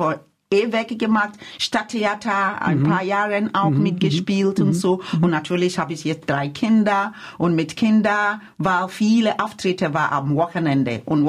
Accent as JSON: {"language": "German", "country": "Ghana", "second_language": "German", "moved": "yes", "lives_now": "Germany", "said": "Ich komme aus Ghana, Westafrika."}